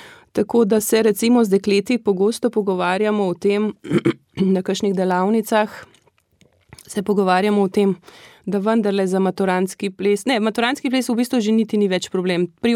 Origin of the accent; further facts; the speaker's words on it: Ljubljana, Central Slovenia, Slovenia; Medtem, ko sama izhajam iz Ljubljane, torej imam izkušnje večinoma z pogrebi